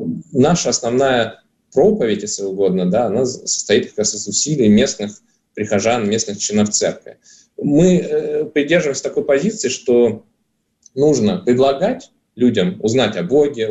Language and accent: Russian; Krasnoyarsk, Krasnoyarsk Krai, Russia; Я являюсь прихожанином этой церкви с 2003 года. Я сам родом из Красноярска, и именно там я к ней присоединился.